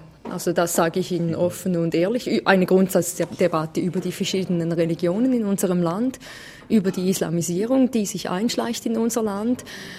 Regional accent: Switzerland; als Schweizer

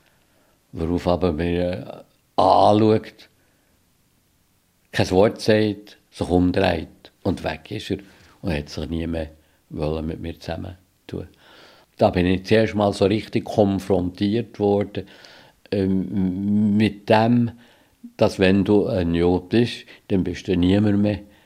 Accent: Bern, Switzerland; Aber ich habe mich als Berner und Schweizer gefühlt. Und für mich war Jude nichts anderes Besonderes gewesen.

